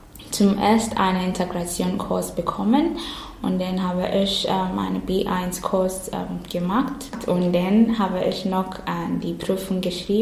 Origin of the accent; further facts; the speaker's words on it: Ghana; German is a second language; moved away; also born or lived in Ukraine; ich komme aus Ghana. Ich bin eine Flüchtlinge von der Ukraine seit dem Anfang des Krieges.